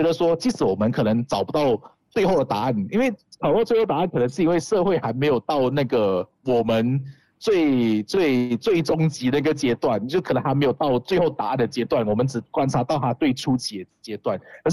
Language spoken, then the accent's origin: Chinese; Johor Bahru, Johor, Malaysia; also born or lived in Perak; 我刚才很有点比较简便的说我是新山人，可是其实我家里有很多迁移的经验，我家里是从霹雳迁移到柔佛去居住定居的